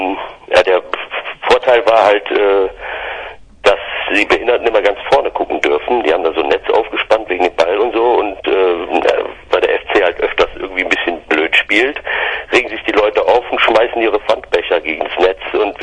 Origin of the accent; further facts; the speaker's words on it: Cologne, North Rhine-Westphalia, Germany; Bei mir kommt das zum Beispiel hoch, wenn ich manchmal bayerisch höre. Das ist halt so, als Kölner.